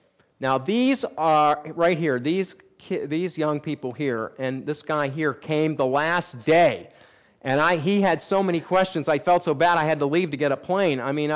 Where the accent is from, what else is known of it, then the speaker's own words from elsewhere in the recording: United States; It's because I'm an American. They revere Americans.